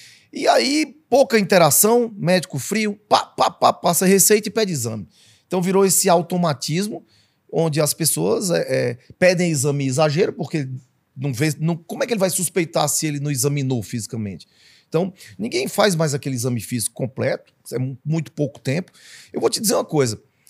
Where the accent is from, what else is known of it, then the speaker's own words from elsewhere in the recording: Ceará, Brazil; Eu também tenho lugar de fala, que eu sou cearense